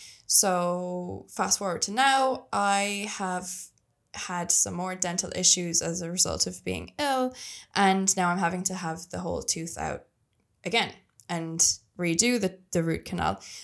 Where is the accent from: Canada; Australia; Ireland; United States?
Ireland; I'm an Irish girl traveling the world. I've been to 79 countries so far, some of them multiple times, and I've lived in 6 countries.